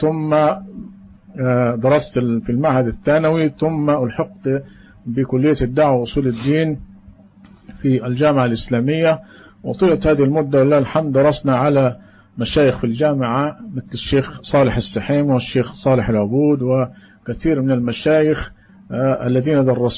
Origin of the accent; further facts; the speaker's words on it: Dokki, Giza Governorate, Egypt; born there; ولدت ولله الحمد في مصر، في ضاحية أو بلد من ضواحي الجيزة بالقاهرة، بالجيزة، وسمى الدقي، عام 62 من الميلاد، ما يقارب حوالي 82 من الهجرة، 1382